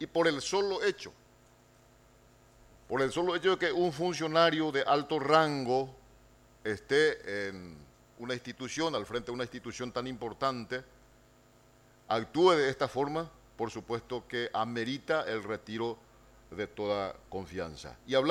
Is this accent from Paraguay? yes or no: yes; Paraguay; como ciudadano, como paraguayo que tiene la legítima autorización, la legitimación activa de ser protegido por las instituciones